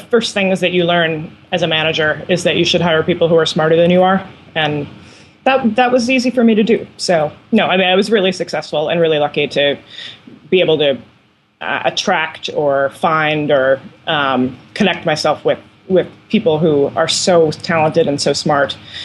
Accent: Minnesota, United States; I come from Minnesota. I have Scandinavian roots.

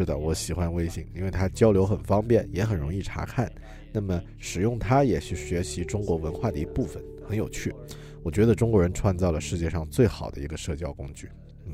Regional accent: New Zealand; Chinese is a second language; 我作为一个新西兰人，对于中国真的很感兴趣

